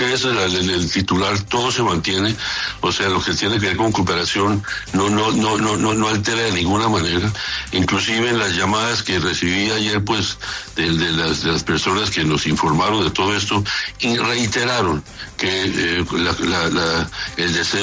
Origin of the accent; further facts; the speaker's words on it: Colombia; es un momento para que el país piense como colombianos